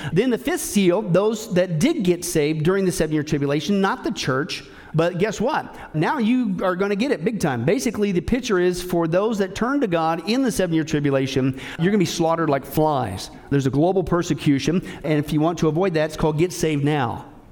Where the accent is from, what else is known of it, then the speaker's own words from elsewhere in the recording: Kansas, United States; also born or lived in Nebraska; I grew up in Kansas and Nebraska. I'm familiar with tornadoes.